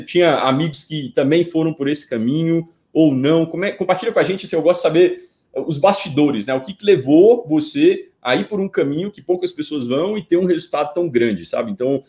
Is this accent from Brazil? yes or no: yes; Minas Gerais, Brazil; Eu sou mineiro também